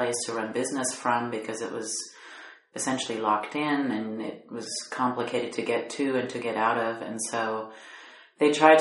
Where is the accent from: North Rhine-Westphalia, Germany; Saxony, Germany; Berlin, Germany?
Berlin, Germany; I was born and grew up in West Germany, in West Berlin, and specifically I grew up in Schönebeck, which is a district pretty close to the center of town. Very urban, residential neighborhood, densely populated, kind of in the middle of everything